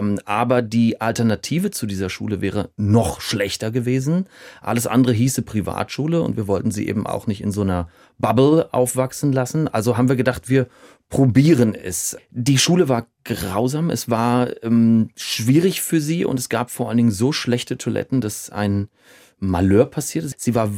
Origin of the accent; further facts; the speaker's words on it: Berlin, Germany; ich habe das vor der Tür, ich bin Berliner, ich fahre da mit der S-Bahn hin.